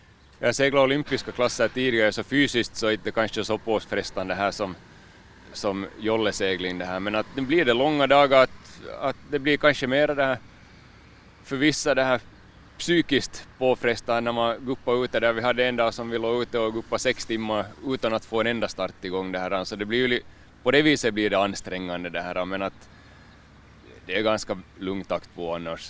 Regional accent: Finland; när vi kom hem från Dubai för länge sedan det här, så sa jag att Chris att nu är jag tillbaka i Finland

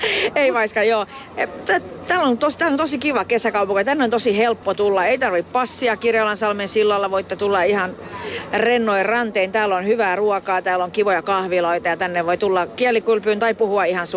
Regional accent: Tampere, Pirkanmaa, Finland; now in Parainen, Finland; en ole kotoisin täältä, olen Tampereelta ja tulin tänne ihanan miehen perässä.

